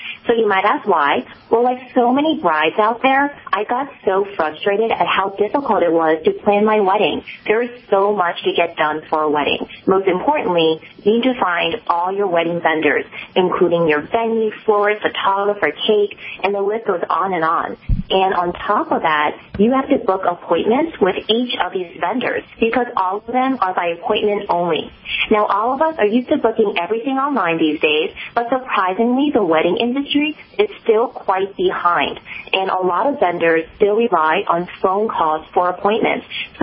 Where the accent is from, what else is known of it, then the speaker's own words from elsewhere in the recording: Virginia, United States; I grew up in Northern Virginia, and I'm actually a nerd at heart who majored in computer science and then went to law school.